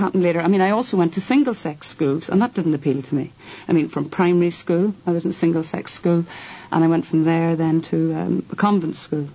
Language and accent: English; Derry, Northern Ireland, United Kingdom; But growing up in Derry, and I think it's mainly Derry people will appreciate this record.